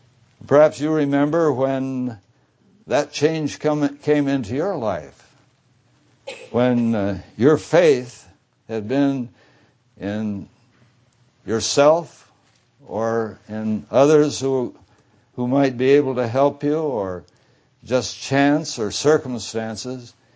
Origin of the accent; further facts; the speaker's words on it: Tacoma, Washington, United States; I know the place very well because I was raised in Tacoma.